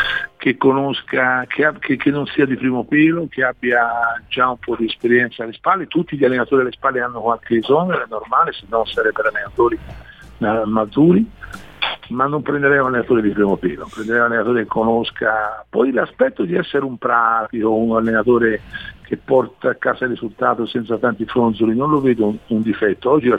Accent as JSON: {"language": "Italian", "town": "Florence", "region": "Tuscany", "country": "Italy", "said": "perché io te lo dico da fiorentino"}